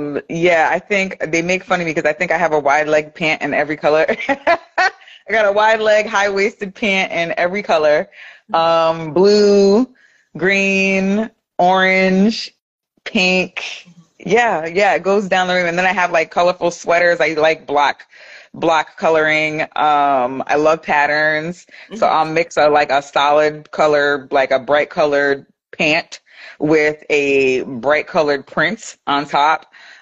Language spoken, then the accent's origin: English; Ghana; I'm from Ghana. I love color.